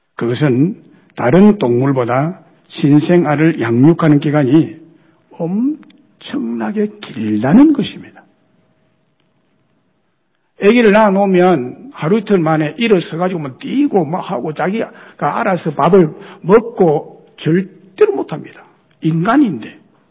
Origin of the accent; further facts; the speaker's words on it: Goseong, South Gyeongsang, South Korea; 저는 중학교 졸업 때까지 저의 고향 경남 고성에서 자라고 생활하고 또 집안의 일을 도우면서 살았습니다.